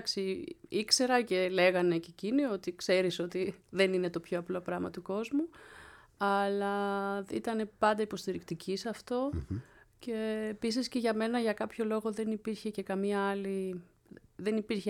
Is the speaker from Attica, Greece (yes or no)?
yes; Athens, Attica, Greece; Ναι, στην Αθήνα. Μεγάλωσα και στην Αθήνα και το σχολείο και όλα εδώ στην όλα Αθήνα. Εδώ.